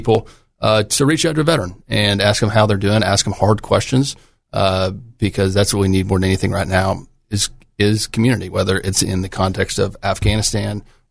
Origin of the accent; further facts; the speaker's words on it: Scott, Arkansas, United States; I grew up in Scott, Arkansas.